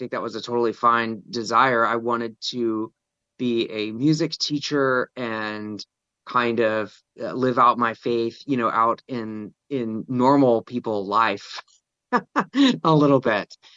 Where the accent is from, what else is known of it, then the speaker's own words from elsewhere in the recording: Benin; And so I grew up in West Africa in a little country called Benin.